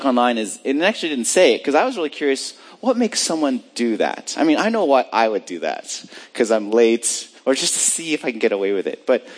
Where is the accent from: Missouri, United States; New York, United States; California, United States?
California, United States; or we call it the carpool lane where I grew up in California.